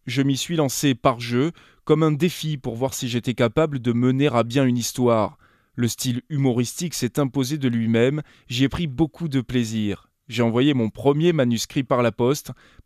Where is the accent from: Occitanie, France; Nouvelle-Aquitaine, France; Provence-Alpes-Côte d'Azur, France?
Occitanie, France; Perpignan; born there; also born or lived in Toulouse / northern France; now in Montpellier, France; Je suis né à Perpignan, j'ai fait mes études de lettres à Toulouse, puis comme beaucoup d'enseignants, j'ai passé quelques années dans le nord de la France avant de rejoindre Montpellier où je vis depuis 15 ans.